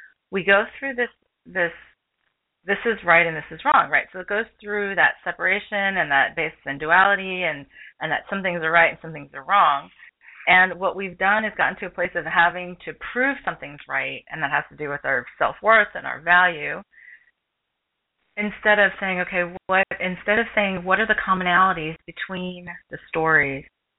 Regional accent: New York, United States; growing up in Long Island, New York, I have a lot of friends that were from different belief systems

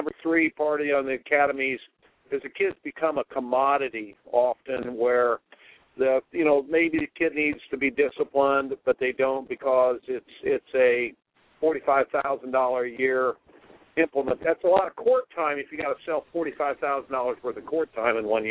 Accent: Indianapolis, Indiana, United States; And then, you know, I grew up in Indianapolis.

